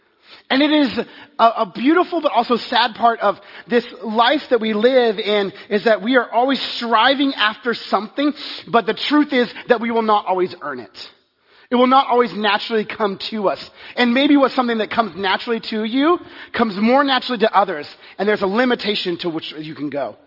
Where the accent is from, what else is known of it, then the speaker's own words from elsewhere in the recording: Texas, United States; I grew up in Texas. And one of the things as being a sport athlete in Texas is that you were always after one thing, a Letterman jacket.